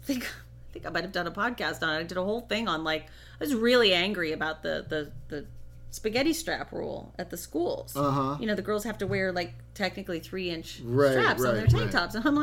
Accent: Los Angeles, California, United States; Welcome to growing up in Los Angeles

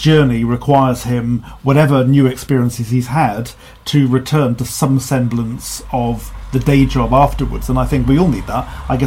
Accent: Wales, United Kingdom; I'm from Wales originally.

